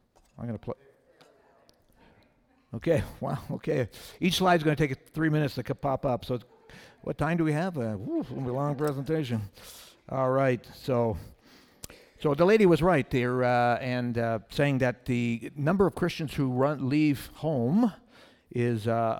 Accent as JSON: {"language": "English", "town": "Montreal", "region": "Quebec", "country": "Canada", "said": "I'm from Montreal, that's where I live"}